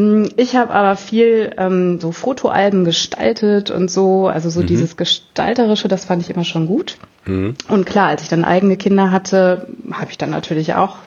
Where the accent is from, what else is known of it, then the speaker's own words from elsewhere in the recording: Gelsenkirchen, North Rhine-Westphalia, Germany; born there; also born or lived in Krefeld; now in Münster, Germany; ich komme aus Münster, allerdings auch nicht gebürtig. Ich bin eigentlich ein Pottkind. Ich bin geboren in Gelsenkirchen. Bin dann in Krefeld zur Schule gegangen.